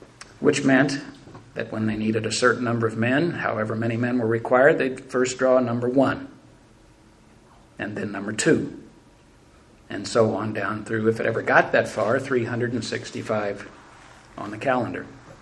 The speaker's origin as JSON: {"language": "English", "town": "St. Louis", "region": "Missouri", "country": "United States", "tie": "born there", "said": "I was born in St. Louis, Missouri."}